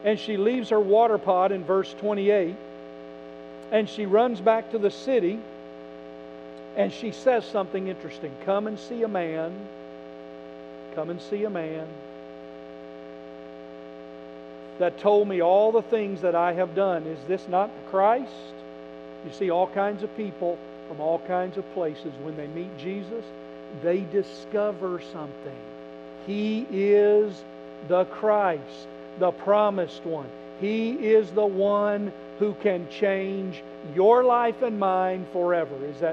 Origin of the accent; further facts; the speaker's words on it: Oklahoma, United States; I'm from Oklahoma. Wheat is what you do there. Wheat's everywhere.